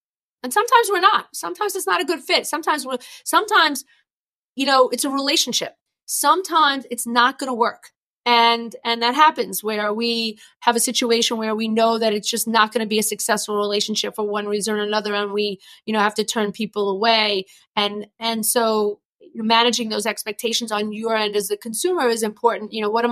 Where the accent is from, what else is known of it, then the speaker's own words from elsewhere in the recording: New York, United States; accent: New York; between my New York accent, my lawyer-like personality, and my area of practice, like it's just not a soft look.